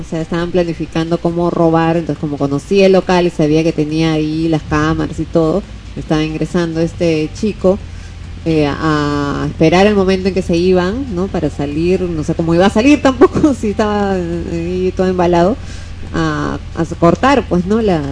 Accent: Peru; Qué felicidad para nosotros como peruanos, ¿no?

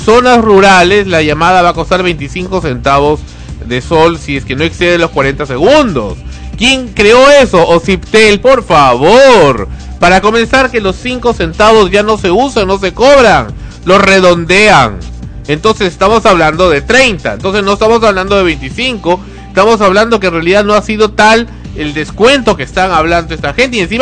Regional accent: Peru; somos los peruanos

